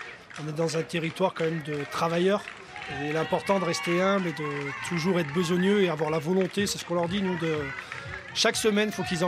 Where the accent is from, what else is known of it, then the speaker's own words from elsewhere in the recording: Commentry, Auvergne-Rhône-Alpes, France; Du coup, je suis originaire de Commentry.